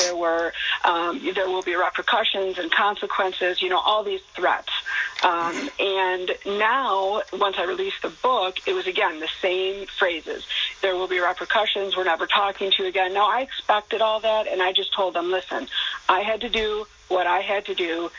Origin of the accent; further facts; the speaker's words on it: Michigan, United States; In Michigan, so it was a suburb of Detroit, Michigan, where I grew up.